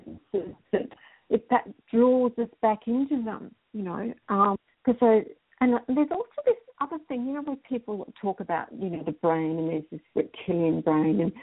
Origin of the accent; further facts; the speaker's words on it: Adelaide, South Australia, Australia; born there; I was born in Adelaide and I've kind of lived on here on and off.